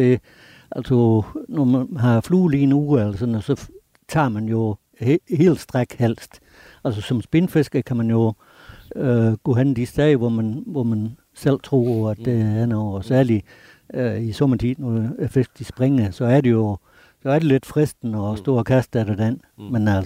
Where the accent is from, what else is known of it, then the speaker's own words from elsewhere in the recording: Aarhus, Central Denmark Region, Denmark; Ja, det bliver altså som Aarhusianer, det er...